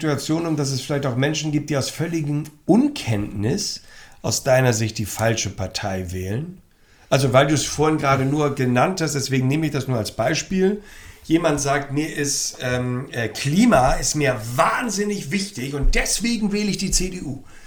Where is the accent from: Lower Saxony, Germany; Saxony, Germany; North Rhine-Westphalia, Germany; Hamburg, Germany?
Hamburg, Germany; Das heißt bei uns in Hamburg der Hamburger Dom.